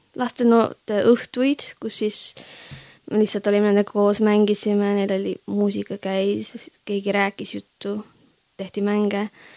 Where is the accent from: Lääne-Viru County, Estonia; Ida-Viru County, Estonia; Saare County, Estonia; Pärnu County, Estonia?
Lääne-Viru County, Estonia; Rakvere; moved away as an adult; now in England, United Kingdom; ma olen tegelikult Rakverest. Hetkel elan Inglismaal